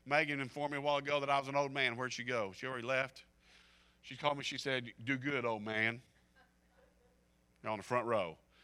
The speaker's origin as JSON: {"language": "English", "region": "Kentucky", "country": "United States", "said": "I mean, I'm a redneck from Kentucky and can handle myself"}